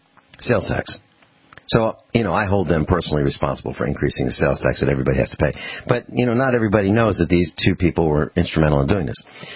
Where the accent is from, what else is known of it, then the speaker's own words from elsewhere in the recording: Virginia, United States; Maybe I have a foreign accent. Maybe it's because I'm from Virginia, not from here.